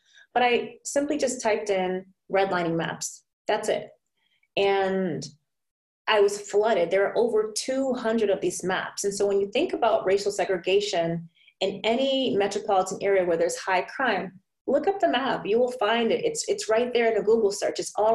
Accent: Massachusetts, United States; also born or lived in Boston; now in Baltimore, United States; I was living in Boston. I'm from Massachusetts. I lived in Boston for several years before relocating to Baltimore.

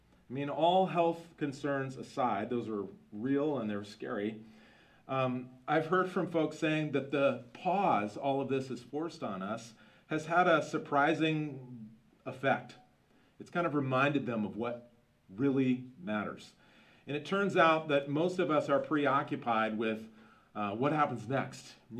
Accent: Iowa, United States; I grew up in Iowa, so I'm a landlubber like no one else.

